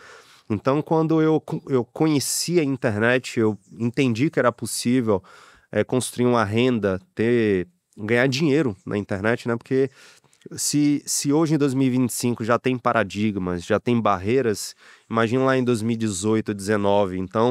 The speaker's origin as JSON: {"language": "Portuguese", "town": "Salvador", "region": "Bahia", "country": "Brazil", "tie": "born or raised there", "said": "que eu sou de Salvador, eu moro na Bahia. Nasci, cresci e continuo morando lá em Salvador. Amo o meu estado, amo minha cidade, minha cultura."}